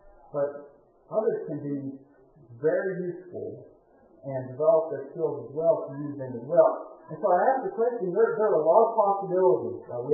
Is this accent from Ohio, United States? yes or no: yes; Lake Milton, Ohio, United States; my hometown, Lake Milton, Ohio.